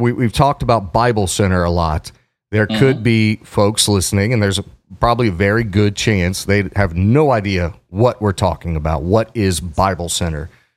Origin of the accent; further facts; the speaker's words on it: Cincinnati, Ohio, United States; You know, I'm like, no, I'm from Cincinnati.